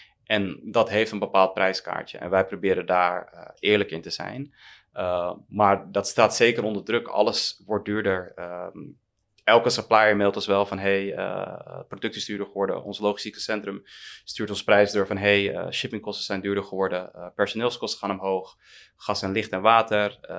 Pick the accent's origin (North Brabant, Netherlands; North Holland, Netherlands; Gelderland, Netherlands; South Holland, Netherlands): North Holland, Netherlands; Heemskerk; De realiteit is dat ik in een heel klein Nederlands dorpje ben opgegroeid, Heemskerk.